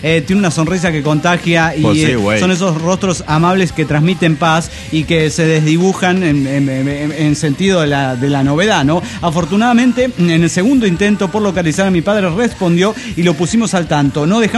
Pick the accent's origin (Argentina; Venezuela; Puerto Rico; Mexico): Mexico; Mexico City; del DF mexicano.